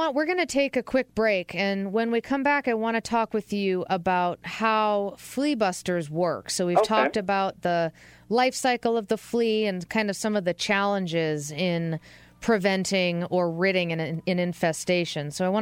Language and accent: English; East Coast, United States; I mean, out here, I'm from the East Coast, and our thing was ticks, which is an entirely different beast.